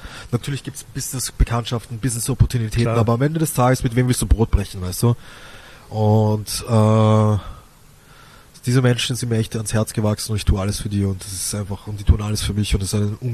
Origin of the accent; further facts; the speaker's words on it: Vienna, Austria; Also ich komme natürlich aus Wien, der schönsten Stadt der Welt.